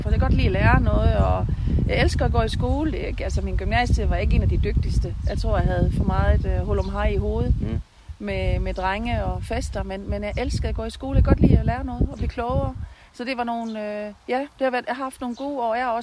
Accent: Bramdrup, Region of Southern Denmark, Denmark; also born or lived in Christiansdal; jeg er født i Christiansdal ude ved Hammelø, og der boede vi de tre første år. Og solgte mine forældre gården derude, og nu flyttede vi til Bramdrup. Og der har jeg haft min barndom og min ungdom.

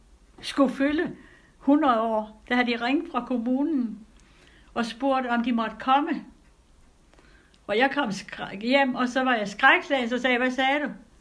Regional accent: Odense, Region of Southern Denmark, Denmark; Fordi jeg er opvokset i Odense, hvor vi kom rigtig meget på teateret.

